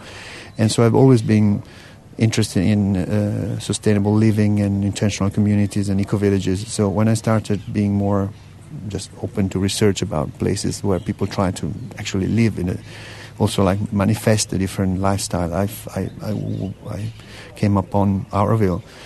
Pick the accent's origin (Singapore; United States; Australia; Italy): Italy; and I'm from Italy